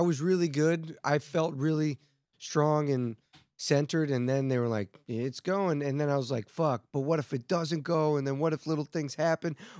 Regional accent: Atlanta, Georgia, United States; Dude, I'm like suburbs of Atlanta.

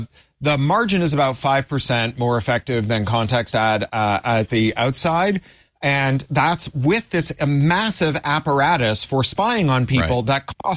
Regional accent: Toronto, Ontario, Canada; I grew up in Toronto

